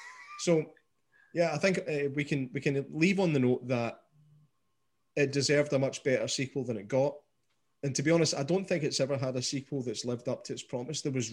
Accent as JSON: {"language": "English", "region": "Scotland", "country": "United Kingdom", "said": "Because I'm a Scottish guy"}